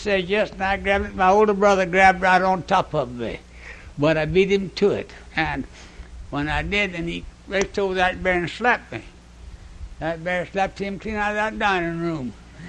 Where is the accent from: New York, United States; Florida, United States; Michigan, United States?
Florida, United States; Old Town; I was raised on the Swanee River down here near the mouth in Old Town.